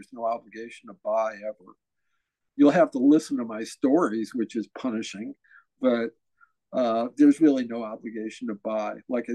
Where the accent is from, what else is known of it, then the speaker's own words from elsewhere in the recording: Cleveland, Ohio, United States; I grew up in Cleveland, Ohio, so we had the Cleveland Indians baseball team